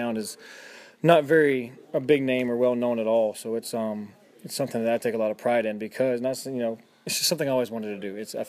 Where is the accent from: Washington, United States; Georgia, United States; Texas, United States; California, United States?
Georgia, United States; It's a local foundation back home that I started myself. In Georgia? In Georgia, yeah, in my hometown of Effingham County.